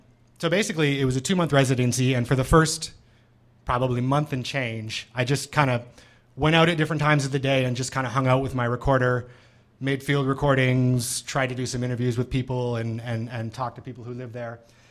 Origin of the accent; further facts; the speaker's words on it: Toronto, Ontario, Canada; I'm an artist from Toronto